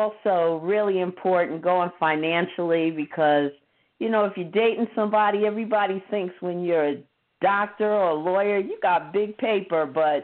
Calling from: Queens, New York, United States; I'm calling from Queens.

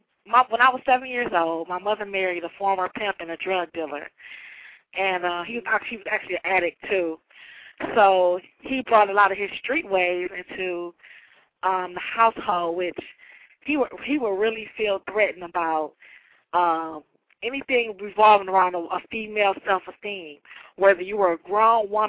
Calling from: Detroit, Michigan, United States; I'm calling from Detroit.

